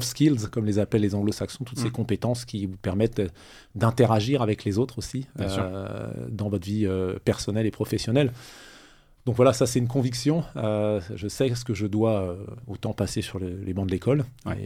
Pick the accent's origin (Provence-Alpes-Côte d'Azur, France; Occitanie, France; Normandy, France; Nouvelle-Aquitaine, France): Occitanie, France; born there; j'ai aujourd'hui, faut le dire, 54 ans. Je suis né en 1969 dans l'Aveyron. Du fait de mes attaches familiales maternelles, qui est du Tarn, ma maman.